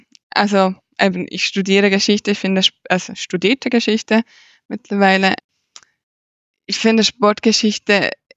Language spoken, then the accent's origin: German; Bern, Switzerland; kommt man sehr schnell auf den FC Thun, gerade als Bernerin.